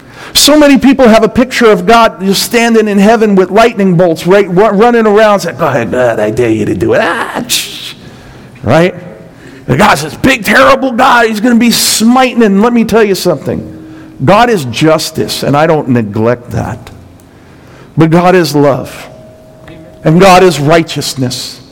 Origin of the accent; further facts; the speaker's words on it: New York City, New York, United States; Look, some of you know I was raised in Brooklyn, New York. I was raised in a pastor's home.